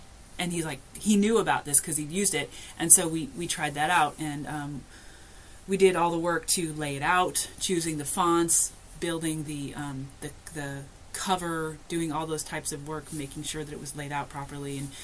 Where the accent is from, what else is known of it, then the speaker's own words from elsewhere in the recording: Alaska, United States; So I grew up, I was born and raised in Alaska.